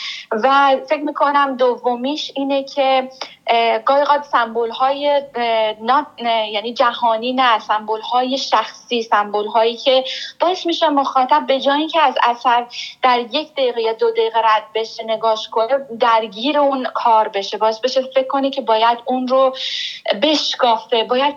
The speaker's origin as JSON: {"language": "Persian", "country": "Iran", "said": "من یک ایرانی هستم و یک تجربیات و یک داستانهای مخصوص خودم رو دارم"}